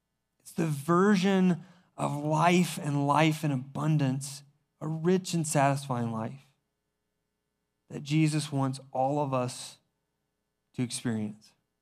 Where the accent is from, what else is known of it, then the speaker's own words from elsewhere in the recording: South Carolina, United States; And I was raised in South Carolina, and so I used an old South Carolina trick and to fix this light switch.